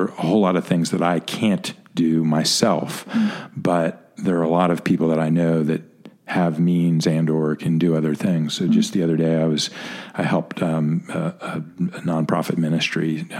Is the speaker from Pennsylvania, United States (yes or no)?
yes; Pittsburgh, Pennsylvania, United States; I grew up in Pittsburgh. We kind of lived in an area that was a little bit like the Buckhead of Pittsburgh